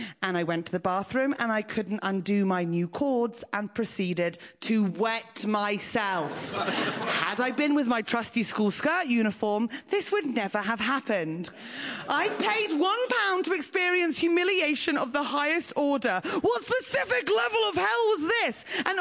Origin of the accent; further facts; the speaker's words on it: Fleet, South East England, United Kingdom; I grew up in Fleet, a town behind a service station on the M3.